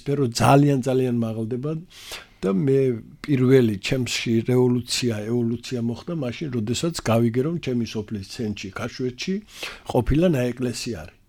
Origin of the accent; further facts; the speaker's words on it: Jabindzeebi, Adjara, Georgia; მე სოფელში, შუახევის რაიონის სოფელ ჯაბინძეებში ადრე მას ქაშუეთი ერქვა, ქაშუეთში დავიბადე.